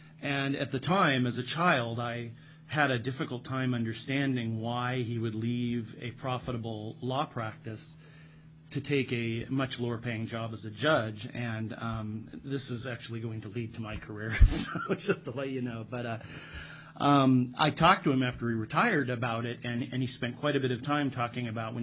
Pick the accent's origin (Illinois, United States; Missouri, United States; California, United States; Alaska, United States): Alaska, United States; Anchorage; Born and raised in Anchorage, went to the same high school, West Anchorage High School, that my father did.